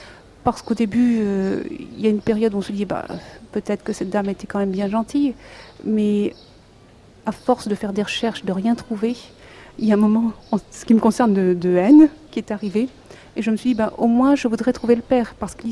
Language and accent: French; Paris, Île-de-France, France; born there; also born or lived in Villeneuve-d'Ascq; Je suis née à Paris, j'ai été adoptée là-bas. Et ensuite, nous avons habité pendant une bonne dizaine d'années à Villeneuve-d'Ascq.